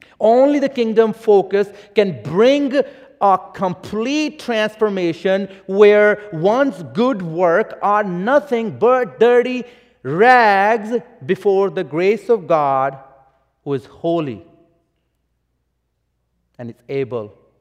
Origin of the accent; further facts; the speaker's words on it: Pakistan; English is a second language; Many of you know I come from Pakistan. I live there, and still most of my ministry is among Muslims.